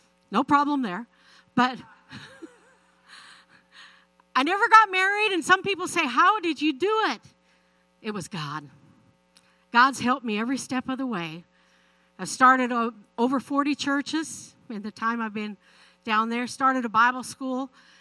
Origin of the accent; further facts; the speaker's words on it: Prince Albert, Saskatchewan, Canada; I'm originally from Canada, Saskatchewan. And I grew up in Prince Albert.